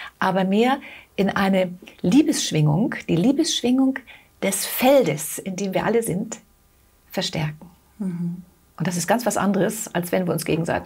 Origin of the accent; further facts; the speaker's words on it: Switzerland; ja, das gibt es ja sogar schon jetzt bei uns in der Schweiz, sind wir mit dem Thema Partnerschaften auf einem sehr, sehr guten Weg.